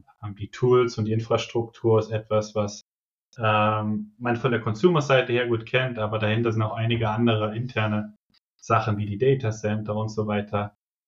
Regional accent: Germany; ich komme aus Deutschland, habe in Deutschland studiert

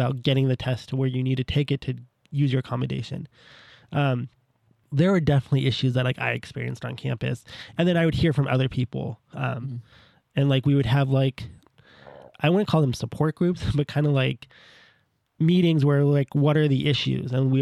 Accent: Bellevue, Washington, United States; I grew up in Bellevue. I middle class, like white.

